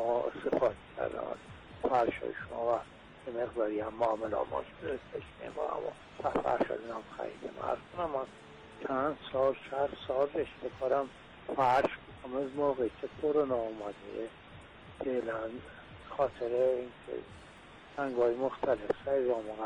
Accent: Isfahan, Iran; از اصفهان من اومدم اونجا، واقعا تو رشته فرش فعالیت داشتم

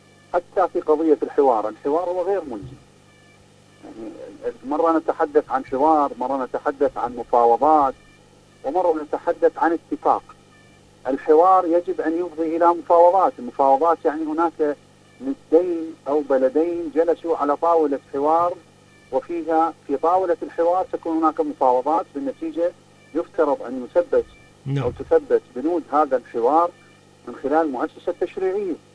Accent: Iraq; نحن كشعب عراقي

